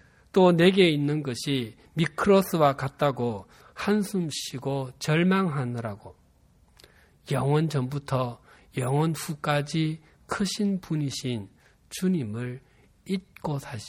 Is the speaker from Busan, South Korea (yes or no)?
yes; Busan, South Korea; accent: Busan dialect; 또 제 고향이 부산입니다. 제가 사역 초기에 제 사투리가 사역에 문제가 될 것이라고는 한 번도 생각해 보지 않았습니다.